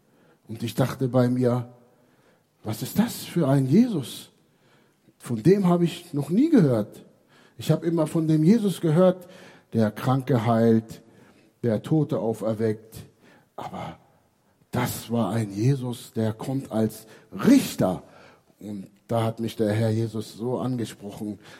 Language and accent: German; Hameln, Lower Saxony, Germany; ich komme aus Hameln und ich war damals 12, 13 Jahre alt, heute bin ich 52